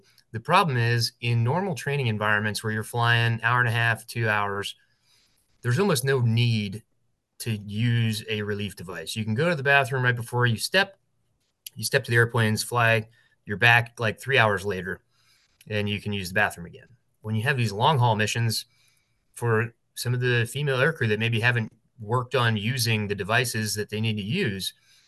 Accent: Baltimore, Maryland, United States; born there; I was born in Baltimore.

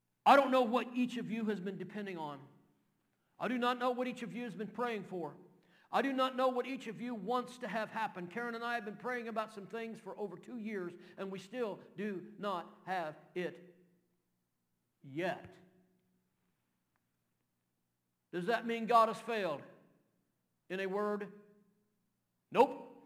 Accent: Kentucky, United States; I cannot pronounce English, let alone, I'm from Kentucky. I can't even pronounce can't.

